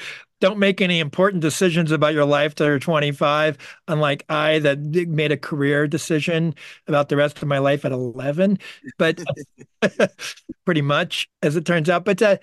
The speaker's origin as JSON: {"language": "English", "town": "Los Angeles", "region": "California", "country": "United States", "tie": "born or raised there", "said": "Maybe it's because I'm from Los Angeles. I grew up like all these billboards everywhere and stuff, and the Hollywood sign on the hill, although it was 15 miles away from me."}